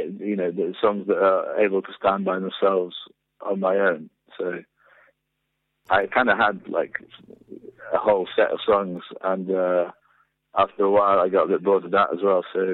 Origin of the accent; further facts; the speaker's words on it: Portugal; I grew up in Portugal, so I'm half English.